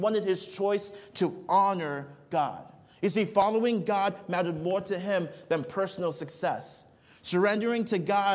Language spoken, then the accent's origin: English; Nigeria; I remember growing up in Nigeria, going over to the marketplaces